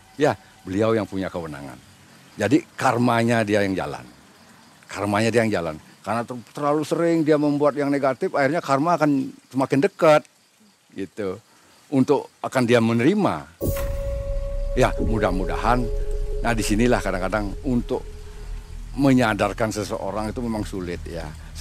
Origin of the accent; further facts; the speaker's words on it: Bali, Indonesia; Apa yang seperti kita orang Bali lakukan melukat itu boleh, sah-sah saja.